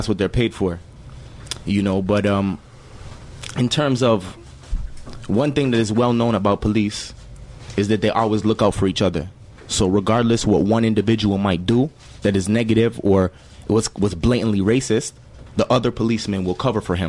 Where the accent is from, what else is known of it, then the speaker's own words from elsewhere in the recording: Montreal, Quebec, Canada; in certain neighborhoods like me, I'm from Elmhurst, St. Jack Street, NDG, you know.